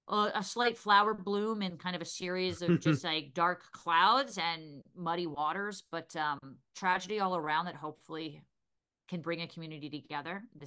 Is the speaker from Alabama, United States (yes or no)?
no; New Jersey, United States; Well, I'm from Jersey. I'm from a garden state.